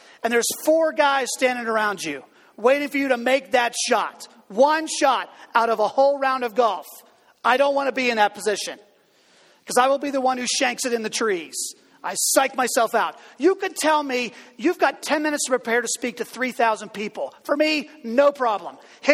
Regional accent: Pittsburgh, Pennsylvania, United States; Oh, growing up in Pittsburgh, Clemente was it.

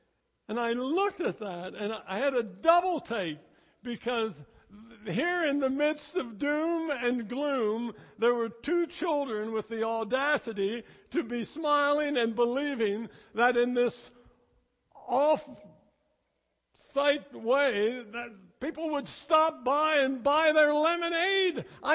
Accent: Pennsylvania, United States; even though I'm from Pennsylvania.

